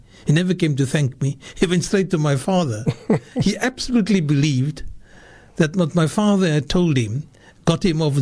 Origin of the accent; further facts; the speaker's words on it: Salt River, Arizona, United States; That's the problem of growing up in Salt River.